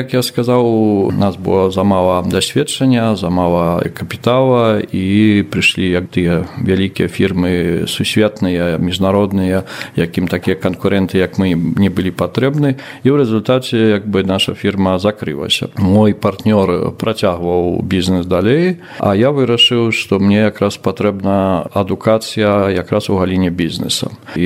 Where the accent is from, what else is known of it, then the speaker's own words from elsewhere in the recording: Poland; калі ты гаварыў, што я беларус там з Польшы